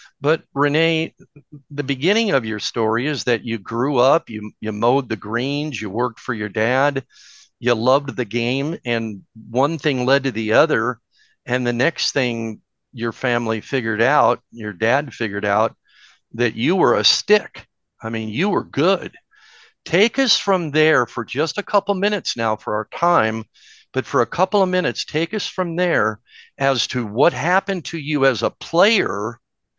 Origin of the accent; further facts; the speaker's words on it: Scotland, United Kingdom; It means I'm a Fifer. I'm from the Kingdom of Fife